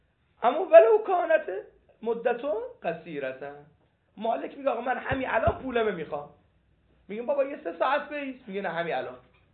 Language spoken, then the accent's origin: Persian; Tehran, Tehran Province, Iran; چون این عبده ما تهرانیم